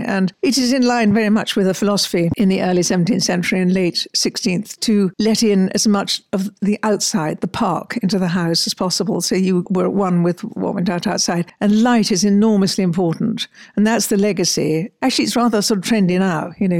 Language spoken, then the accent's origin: English; London, United Kingdom; born there; first language French; also born or lived in Paris, France / Rio de Janeiro, Brazil / Beijing, China; although I was born in London, at the age of 18 months, we went to Paris, where my father was first secretary. And so my first language actually was French.